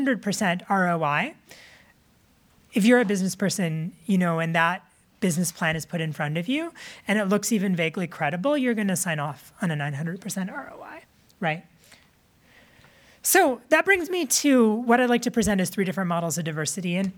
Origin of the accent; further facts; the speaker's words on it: Michigan, United States; Hope College is the college in my hometown, and there's a professor there who's a big advocate for this.